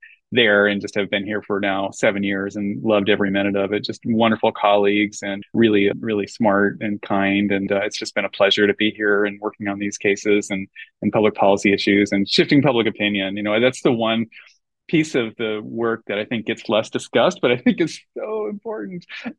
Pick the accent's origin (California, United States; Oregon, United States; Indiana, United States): Oregon, United States; Portland; Yeah, I am from the Portland, Oregon area originally and went to law school in Oregon.